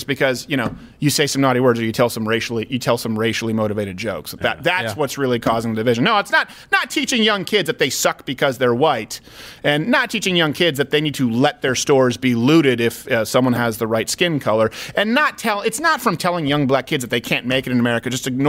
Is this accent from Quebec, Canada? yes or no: yes; Montreal, Quebec, Canada; I grew up in Montreal, and our school did not have a lot of black kids.